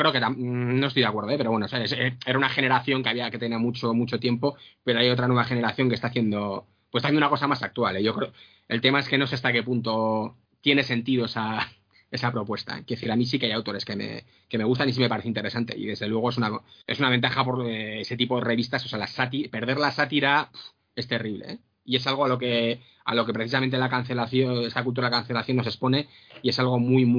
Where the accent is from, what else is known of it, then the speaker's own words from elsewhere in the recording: Basque Country, Spain; A ver, que yo soy del País Vasco y esto es muy habitual, ¿eh?